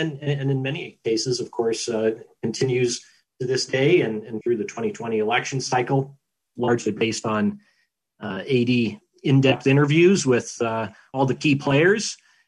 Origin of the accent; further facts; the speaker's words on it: Boise, Idaho, United States; I grew up in Boise, Garfield Elementary, East Junior High, and of course, Boise High School.